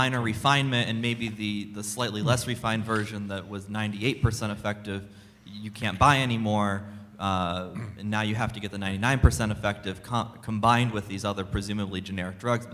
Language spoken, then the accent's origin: English; Orlando, Florida, United States; from Orlando.